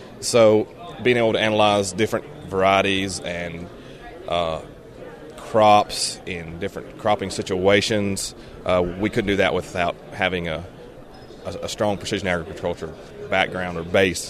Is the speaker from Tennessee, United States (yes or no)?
yes; Ripley, Tennessee, United States; I'm from Ripley, Tennessee